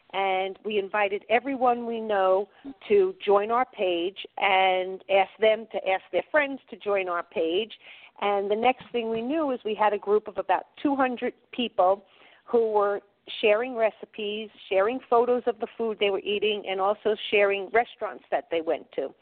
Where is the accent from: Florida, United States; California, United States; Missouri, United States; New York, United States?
New York, United States; North Woodmere; I grew up in North Woodmere, and that's how I know Cindy for all these years.